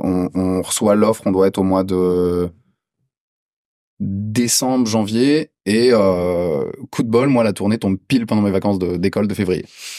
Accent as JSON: {"language": "French", "town": "Massy", "region": "Île-de-France", "country": "France", "tie": "born or raised there", "said": "Rappelle-toi, je t'ai dit tout à l'heure, j'ai grandi à Massy."}